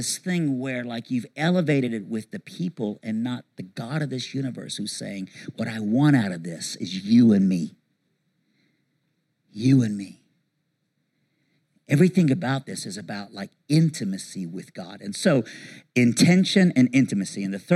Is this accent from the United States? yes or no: no; Iran; I'm from Iran.